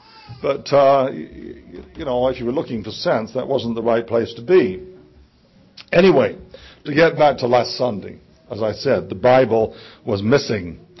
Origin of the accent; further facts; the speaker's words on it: England, United Kingdom; growing up in England, I can say that in England, you know, religion really has pretty much died out.